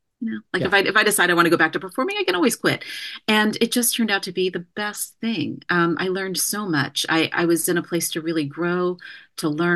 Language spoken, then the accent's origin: English; Kansas, United States; born there; I was born in Kansas, and they would go to Oregon or California or wherever I found myself.